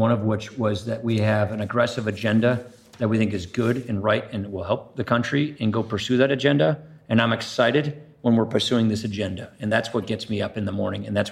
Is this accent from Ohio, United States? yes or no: no; Janesville, Wisconsin, United States; I mean, I'm from Jeansville, Wisconsin. You know, I went to a small Catholic grade school and public high school and public university.